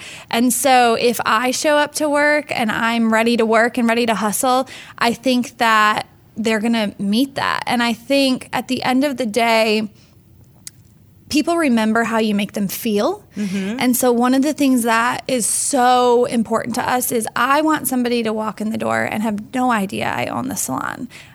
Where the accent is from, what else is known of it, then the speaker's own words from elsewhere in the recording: Midwest, United States; Yes, very Midwest.